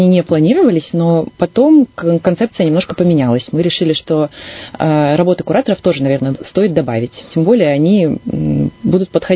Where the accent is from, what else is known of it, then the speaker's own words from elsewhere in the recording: Irkutsk, Irkutsk Oblast, Russia; я, во-первых, коренная иркутянка, и, естественно, Иркутск – это мой родной город.